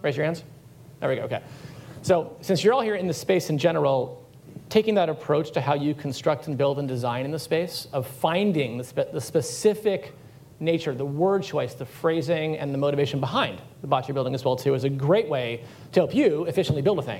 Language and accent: English; California, United States; accent: New Yorker; In the beach in Southern California.